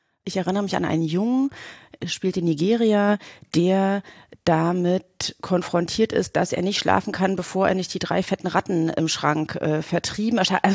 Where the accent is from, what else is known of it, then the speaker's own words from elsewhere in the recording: East Germany, Germany; ich bin aus dem Osten.